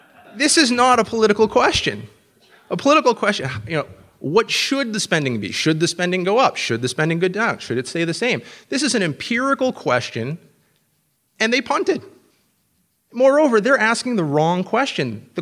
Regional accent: New Hampshire, United States; This is a tactic that's been tried in a number of states, including my home state of New Hampshire.

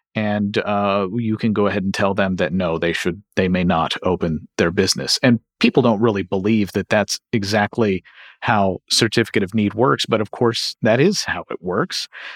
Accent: Kentucky, United States; And in my home state of Kentucky

